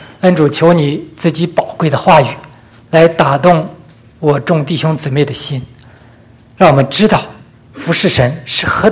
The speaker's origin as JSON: {"language": "Chinese", "region": "Northeast China", "country": "China", "accent": "Northeastern Mandarin", "said": "用我们东北话来讲，你白忙活了，"}